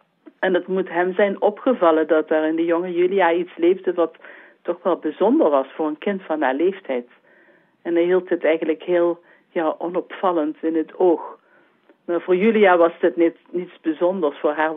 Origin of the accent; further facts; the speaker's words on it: Netherlands; born there; Ik ben in Nederland geboren